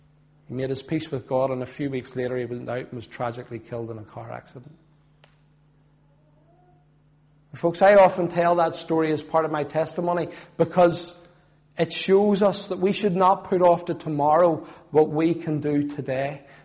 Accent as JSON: {"language": "English", "town": "Belfast", "region": "Northern Ireland", "country": "United Kingdom", "said": "And I says, I'm from East Belfast."}